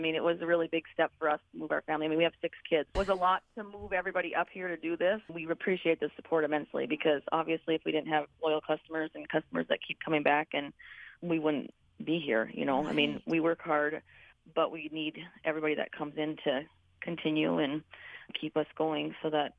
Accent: North Dakota, United States; moved away as an adult; I grew up in North Dakota. I had moved over here when I graduated from college when I was 22 to teach for a teaching job

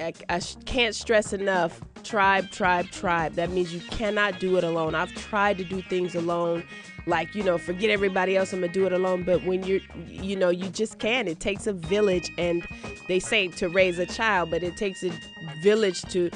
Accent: Oakland, California, United States; I came from Oakland, California. My mom was part of the civil rights movement, as well as my father. We didn't have no money. I grew up in the projects

